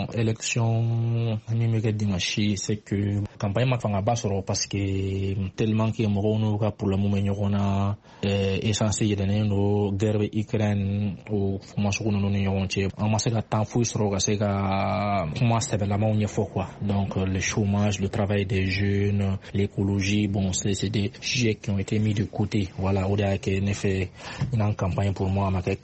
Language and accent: French; Mali; Bon, en tant que Malien, oui, dans la continuité